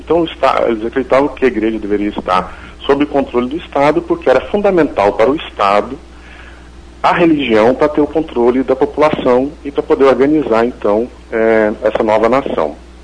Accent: Minas Gerais, Brazil; Então, eu me formei aqui na UFMG, né, sou de Minas Gerais, e quando eu terminei eu fui para a Itália.

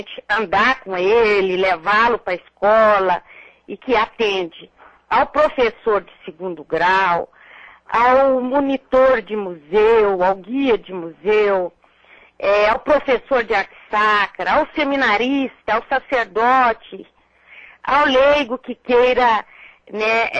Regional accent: Minas Gerais, Brazil; born there; Eu nasci no Triângulo Mineiro, uma área agrícola, basicamente, no meio de gente simples.

